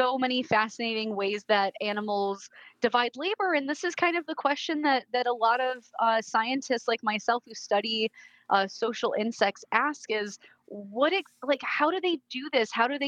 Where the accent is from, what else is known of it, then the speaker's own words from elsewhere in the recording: New York, United States; also born or lived in Arizona, United States; I lived in Arizona. I grew up in New York, in Western New York, very similar to lots of Wisconsin weather.